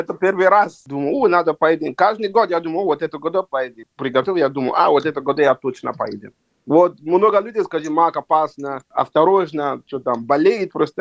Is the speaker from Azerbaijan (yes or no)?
no; Nigeria; Russian is a second language; moved away as an adult; now in Yakutsk, Russia; Я сам из Нигерии, Западной Африки. После школы я поеду в Китай учиться.